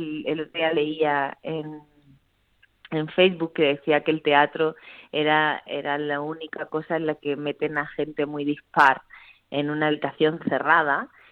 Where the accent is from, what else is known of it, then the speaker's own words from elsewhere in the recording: Cartagena, Region of Murcia, Spain; o sea que somos todos cartageneros